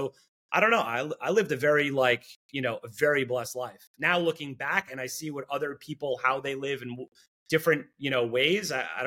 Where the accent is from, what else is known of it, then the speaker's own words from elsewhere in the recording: Five Towns, New York, United States; Yeah, so I grew up on Long Island, New York, in what's called the Five Towns.